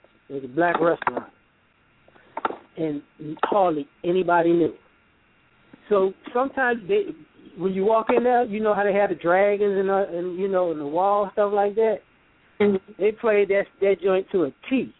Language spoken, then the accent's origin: English; New Orleans, Louisiana, United States; now in Chicago, United States; When I grew up, before I moved to Chicago, I was born in New Orleans.